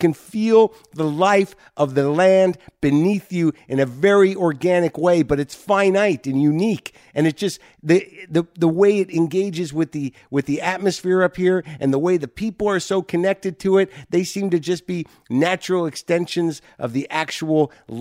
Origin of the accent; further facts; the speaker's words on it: United States; that's me being an American and not very polite.